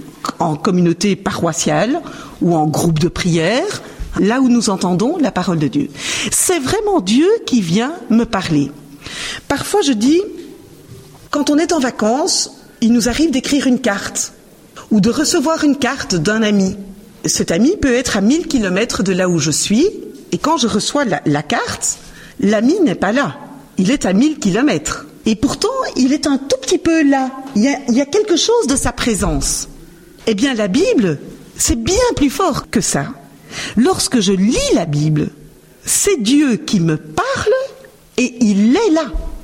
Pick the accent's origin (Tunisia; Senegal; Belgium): Belgium; now in France; je suis responsable d'Avance au large. Je suis belge, j'habite en France depuis 19 ans.